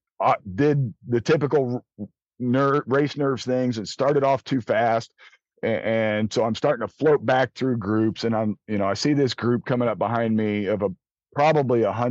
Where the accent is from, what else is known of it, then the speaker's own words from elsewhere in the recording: Indiana, United States; how did you know I was from Indiana?